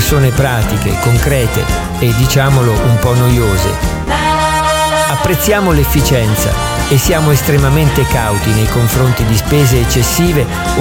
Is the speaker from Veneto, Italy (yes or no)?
no; Udine, Friuli-Venezia Giulia, Italy; Noi non siamo friulani, sia chiaro, per buona pace di quelli veri che mal ci sopportano, ma molto ci invidiano. Noi non parliamo la lengua, ci mancherebbe, bensì il dialetto udinese, una sorta di parlata veneta rivisitata.